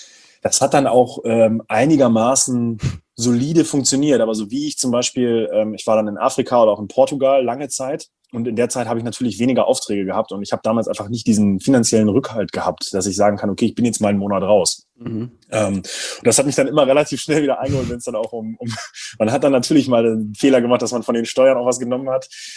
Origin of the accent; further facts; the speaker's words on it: Braunschweig, Lower Saxony, Germany; aus Braunschweig, aus meiner Heimatstadt